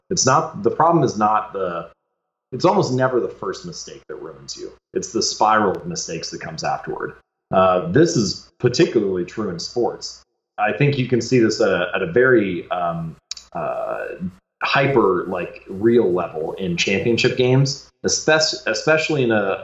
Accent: Cincinnati, Ohio, United States; I grew up in Cincinnati, and there are some very good high school teams there, both football, baseball, and basketball.

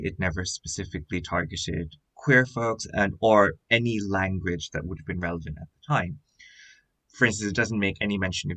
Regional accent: Bangladesh; I'm from Bangladesh, and growing up, it was and remains illegal to be in a same-gender relationship in Bangladesh.

